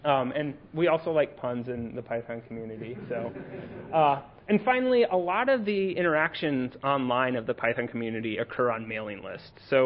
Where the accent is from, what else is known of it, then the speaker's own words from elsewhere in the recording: Midwest, United States; Fortunately, I'm from the Midwest, so those are the only ones I know about.